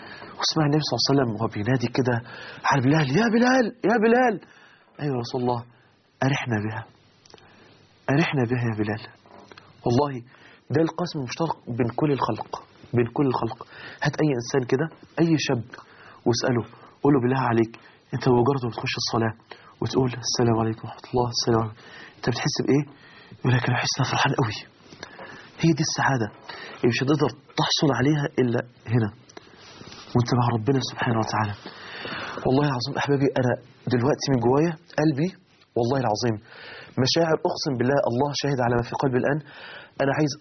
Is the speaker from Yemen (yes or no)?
no; Egypt; فالناس ظنوا ان ده اللي هو بيقولوا عندنا في مصر هنا شخير